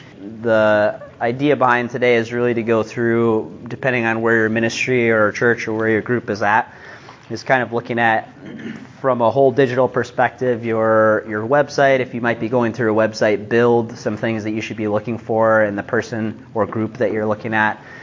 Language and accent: English; Minnesota, United States; I'm from Minnesota.